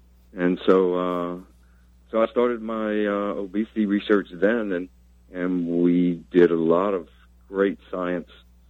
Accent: New Orleans, Louisiana, United States; I grew up in Gentilly Woods, and my friends I hold close to me, and I always can't wait to get back to see them.

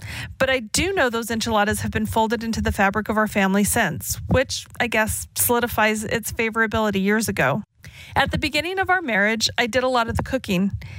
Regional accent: New Mexico, United States; I'm from Southwest New Mexico. My husband is from Southeastern Idaho.

